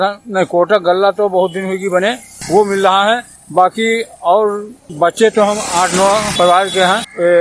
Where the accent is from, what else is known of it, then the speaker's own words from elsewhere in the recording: Bhanga, Uttar Pradesh, India; ग्राम भंगा रामाश्रयपुरवा।